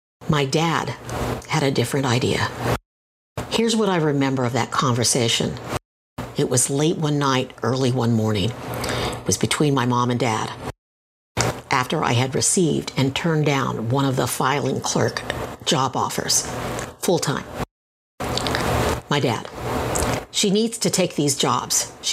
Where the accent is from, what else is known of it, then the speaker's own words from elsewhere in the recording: Fresno, California, United States; We were relatively poor. I was a Latina growing up in Fresno, California, with a leg brace and a bad limp.